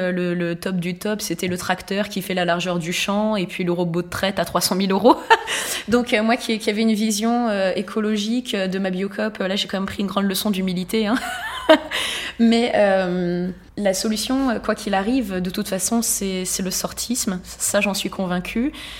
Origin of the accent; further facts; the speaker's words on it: Grenoble, Auvergne-Rhône-Alpes, France; moi, je venais de Grenoble, donc une région de montagne avec énormément d'agriculture bio.